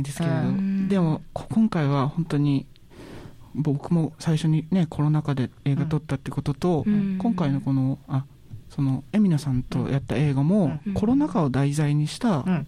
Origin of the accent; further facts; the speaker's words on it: Yamanashi, Japan; now in Tokyo, Japan; 僕山梨県出身なんですけど、まあ、ある種田舎というか、